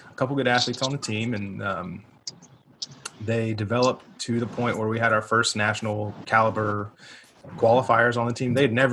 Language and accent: English; Topeka, Kansas, United States; I was born in Topeka, Kansas, raised in Topeka, Kansas.